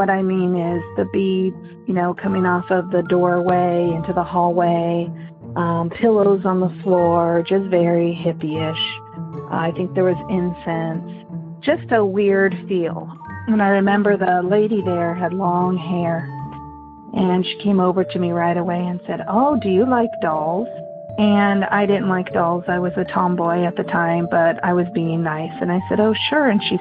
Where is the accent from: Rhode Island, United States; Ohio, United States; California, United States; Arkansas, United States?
California, United States; I'm from California.